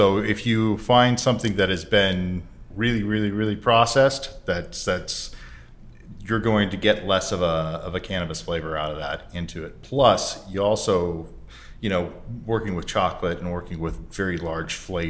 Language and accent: English; Portland, United States; I'm from Portland as well. So, I mean, it really, it just resonates with me.